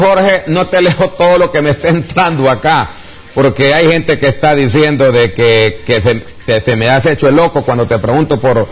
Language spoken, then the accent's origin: Spanish; Honduras; a mí lo que me interesa como ciudadano, como hondureño